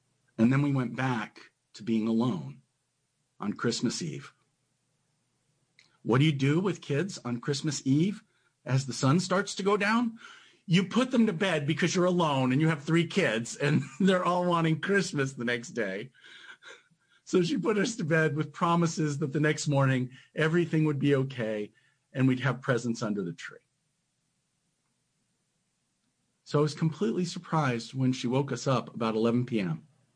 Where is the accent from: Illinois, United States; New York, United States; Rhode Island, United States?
Rhode Island, United States; Providence; moved away; I was from Providence, Rhode Island, a relatively big city with giant history, and we were moving to this little rural town that barely had streetlights.